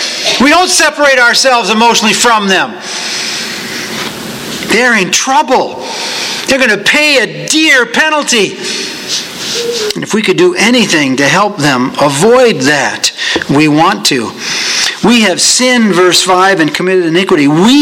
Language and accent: English; United States; There is a part of me when I leave this country that is embarrassed to tell people I'm an American.